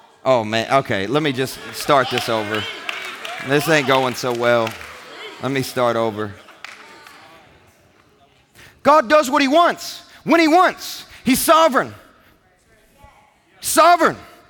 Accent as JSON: {"language": "English", "region": "Kentucky", "country": "United States", "tie": "born or raised there", "said": "Growing up in Kentucky, we used to talk about wild goose chases."}